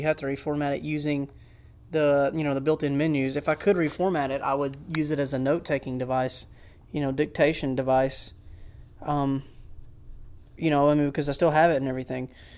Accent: the South, United States; And I'm from the South, so I call it a book bag.

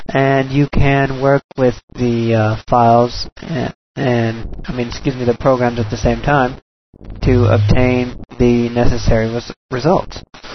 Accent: Amarillo, Texas, United States; I'm from Amarillo, Texas, and this is my first review for Main Menu.

